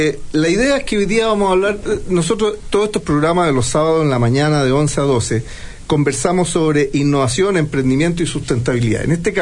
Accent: Valparaíso, Chile; Yo soy de Valparaíso.

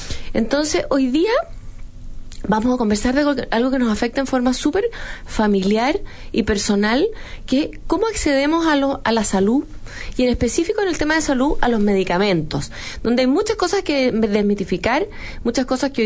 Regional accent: Chile; nos afectan a todos como ciudadanos, como personas humanas, como chilenos

